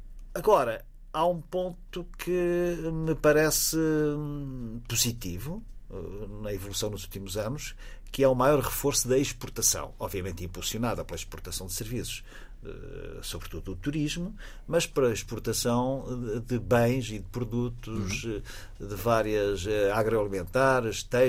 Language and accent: Portuguese; Alentejo, Portugal; Por exemplo, na minha aldeia, no Alentejo, nessa zona